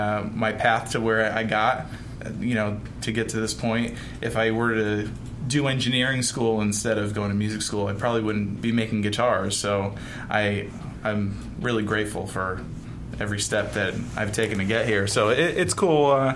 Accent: East Coast, United States; I'm from the East Coast, so pretty much I would spend every summer hanging with him.

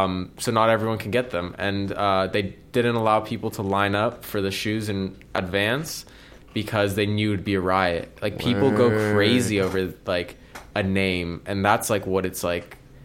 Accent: California, United States; all these surf brands growing up in California, you know.

